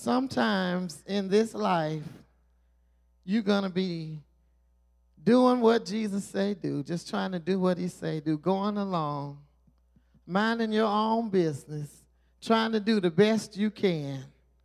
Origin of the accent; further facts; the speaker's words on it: Mississippi, United States; Growing up in South Mississippi, we go 40 miles and we ride on the Gulf of Mexico.